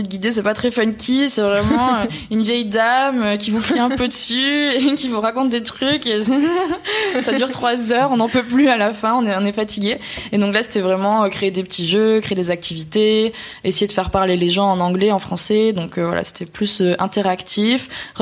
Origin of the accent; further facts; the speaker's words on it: France; quand on est français, on peut un peu raconter, on parle en français très très vite